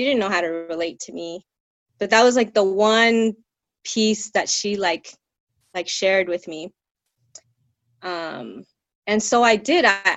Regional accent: Los Angeles, California, United States; growing up in South Central, what I then saw was very little public spaces that felt safe, or the community in general that felt safe.

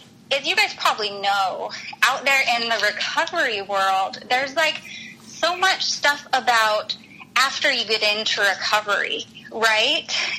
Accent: Utah, United States; I grew up in Utah, so maybe people there talk very animated.

